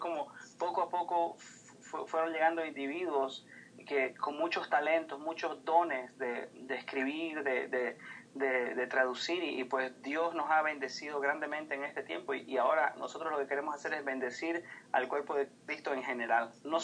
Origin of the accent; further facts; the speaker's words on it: Bolivia; now in Gaithersburg, United States; Mi esposa es de Puerto Rico, yo soy de Bolivia